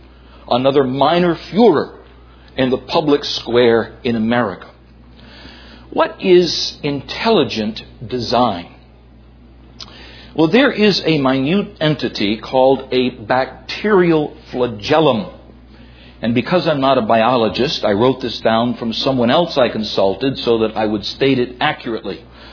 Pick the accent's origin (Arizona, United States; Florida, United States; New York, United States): New York, United States; And I was reading about that, realizing I'm from New York, and brothers and sisters, I'm not being facetious.